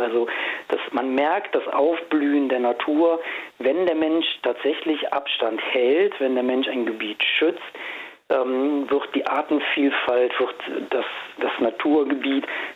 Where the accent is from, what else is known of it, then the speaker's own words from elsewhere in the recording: Eifel, Germany; Ich komme selber hier aus der Eifel.